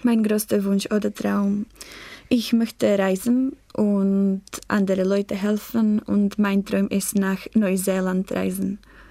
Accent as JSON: {"language": "German", "country": "Czechia", "second_language": "German", "said": "ich komme aus Tschechien. Ich bin in 2001 geboren und ich studiere 5 Jahre Deutsch."}